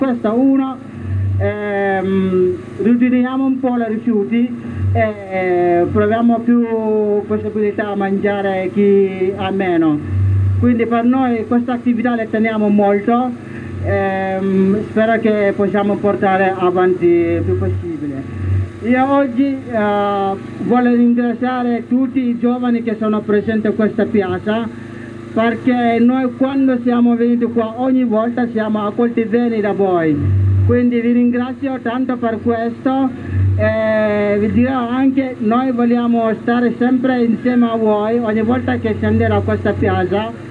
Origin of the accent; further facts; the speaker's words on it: Gambia; Italian is a second language; now in Turin, Italy; vengo dal Gambia.